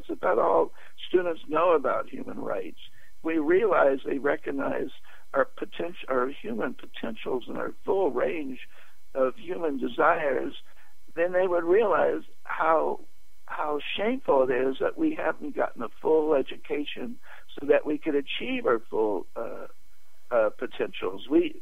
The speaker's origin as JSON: {"language": "English", "region": "California", "country": "United States", "said": "And frankly, look at California, where I, as a Californian, voted, and the the votes didn't matter, you know."}